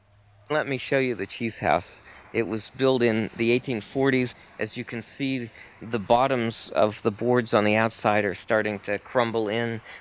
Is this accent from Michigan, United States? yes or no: no; Helvetia, West Virginia, United States; I grew up here in Helvetia, West Virginia, and then moved away for many years and have come back here to be the cheesemaker.